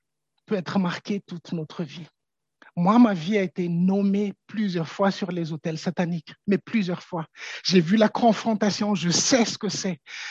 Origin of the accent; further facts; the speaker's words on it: Madagascar; Je viens de Madagascar.